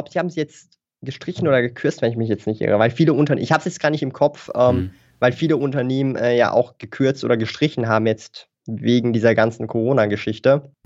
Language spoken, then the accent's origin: German; Switzerland; accent: Swiss; hört man meinen Akzent, so den Schweizer Akzent?